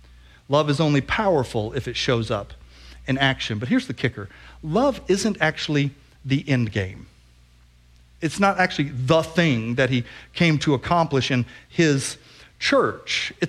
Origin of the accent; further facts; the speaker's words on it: the South, United States; Growing up in the South, the phrase was bless your little heart, right?